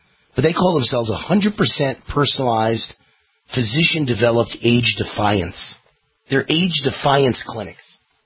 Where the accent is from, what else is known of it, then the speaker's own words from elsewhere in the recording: New York, United States; I'm from New York, and I love the Big Apple, and you know, I couldn't live there.